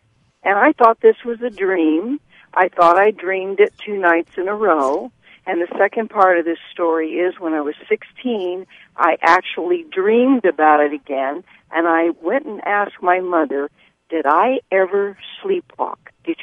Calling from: Oklahoma, United States; I'm calling from Oklahoma.

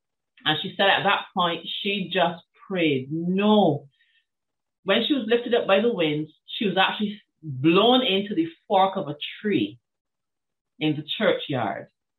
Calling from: Barbados; First of all, I'm dialing in from the island of Barbados, which is

